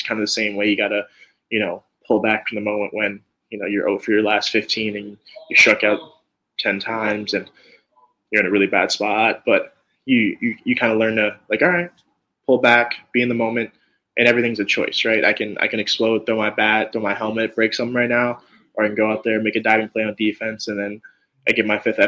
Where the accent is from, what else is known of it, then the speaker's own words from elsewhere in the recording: Brooklyn, New York, United States; I got to root for my city, right? I'm from Brooklyn. It's my borough.